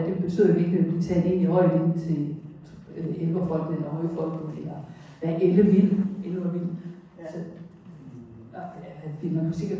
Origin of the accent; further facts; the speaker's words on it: Haderslev, Region of Southern Denmark, Denmark; Jamen, det har været som barn hjemme i Lunding med Haderslev